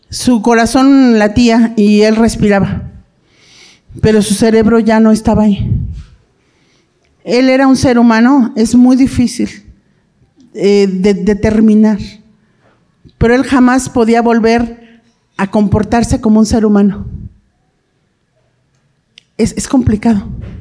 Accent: Mexico; yo soy mujer, soy mexicana. Soy esposa, soy mamá

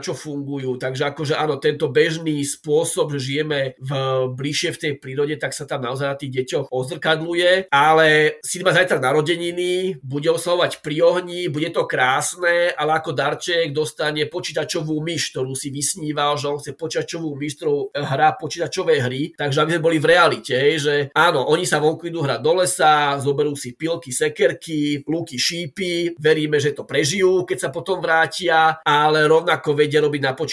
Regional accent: Bratislava, Bratislava Region, Slovakia; ja som človek z Petržalky

